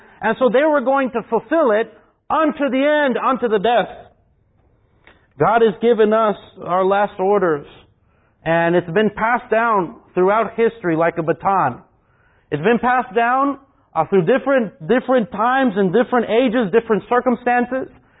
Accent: Texas, United States; I mean, we're from Texas, and we remember, we're in San Antonio. So we know the Alamo.

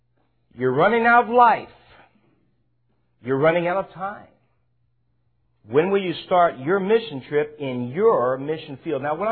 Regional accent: California, United States; now in San Antonio, United States; I am not from Texas. From the land of steers and queers, but California. So I don't talk like you guys.

